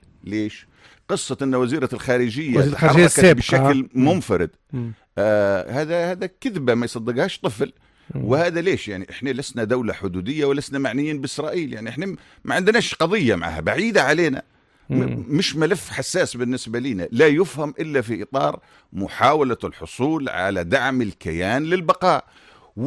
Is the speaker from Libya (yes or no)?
yes; Libya; هو أنا في تقديري كليبي، أنا ليبي ونمشي نشوف الناس